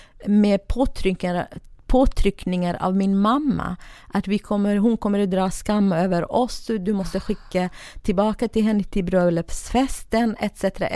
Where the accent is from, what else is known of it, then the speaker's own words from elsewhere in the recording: Kurdistan Region, Iraq; Swedish is a second language; now in Sweden; jag kommer från södra Kurdistan, irakiska delen då. Från en ganska rik familj, men ganska traditionell och religiös familj.